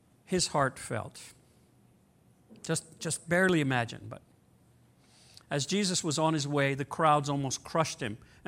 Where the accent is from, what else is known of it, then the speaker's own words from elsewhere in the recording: Louisiana, United States; We're 2 weeks different in age, and we're both from Louisiana.